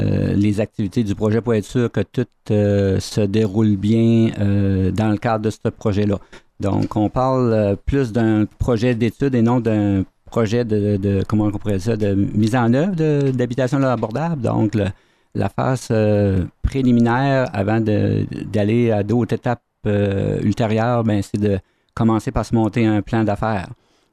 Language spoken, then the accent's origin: French; Murray Settlement, New Brunswick, Canada; de Murray Settlement, qui fait partie de Nouvelle-Arcadie.